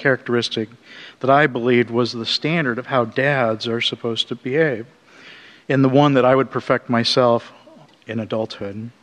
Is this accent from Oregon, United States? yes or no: yes; The Dalles, Oregon, United States; born there; I was born in the Dalles, Oregon on a hot August night in 1957, the son of a preacher's kid.